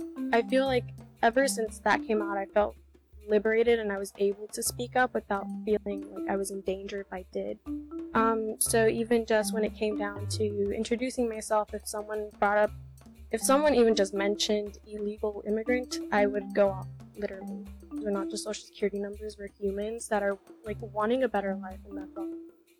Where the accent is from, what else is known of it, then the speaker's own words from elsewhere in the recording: Charlotte, North Carolina, United States; also born or lived in Mexico; We arrived when I turned 11 months, so 18 years. We're from Mexico. I've been here my entire life. I haven't known any other home besides Charlotte. I grew up here, and my siblings were both born here.